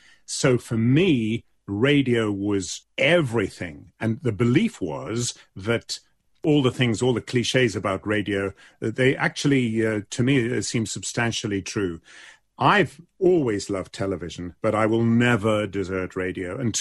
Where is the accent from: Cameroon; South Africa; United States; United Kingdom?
South Africa; I grew up in South Africa and I used to talk like this.